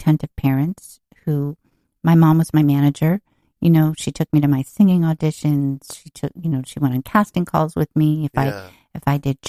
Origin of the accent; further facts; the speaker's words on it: New York City, New York, United States; also born or lived in Hollywood, Florida; I was born in New York City.